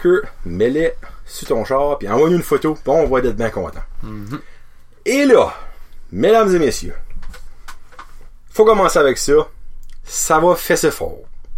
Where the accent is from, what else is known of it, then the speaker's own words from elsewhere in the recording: New Brunswick, Canada; Comme que vous savez, on vient du Nouveau-Brunswick.